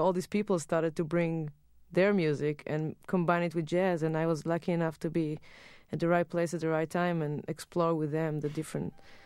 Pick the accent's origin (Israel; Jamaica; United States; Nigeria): Israel; English is a second language; moved away; I think probably because I did hear it growing up in Israel.